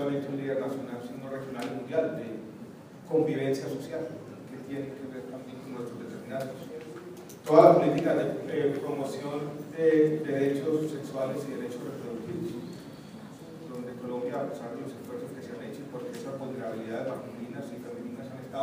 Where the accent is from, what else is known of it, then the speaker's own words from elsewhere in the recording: Chile; born there; La experiencia chilena, yo casualmente soy nacido en Chile, y la conozco bien.